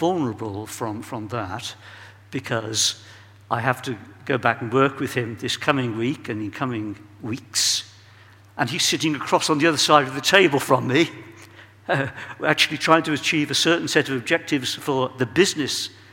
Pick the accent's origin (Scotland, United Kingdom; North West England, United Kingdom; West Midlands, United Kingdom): West Midlands, United Kingdom; Birmingham; So I explained I came from Birmingham.